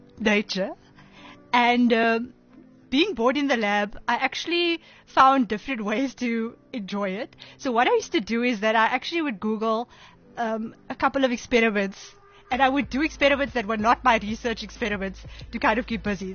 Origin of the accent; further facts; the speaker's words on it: Cape Town, Western Cape, South Africa; I grew up in Cape Town on the Cape Flats. So I lived part of my life in, just outside Mitchell's Plain. And then we moved around within Cape Town.